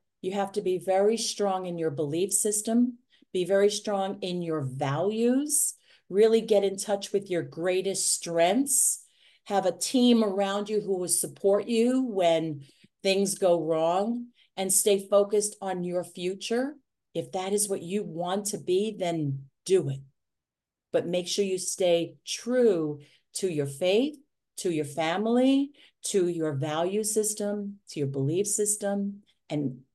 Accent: New York, United States; I'm a New Yorker.

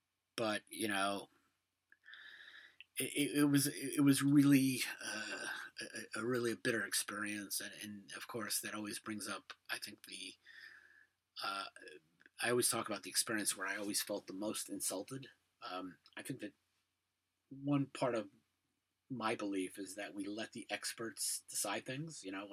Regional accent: Brooklyn, New York, United States; Listen, I'm a kid from Brooklyn.

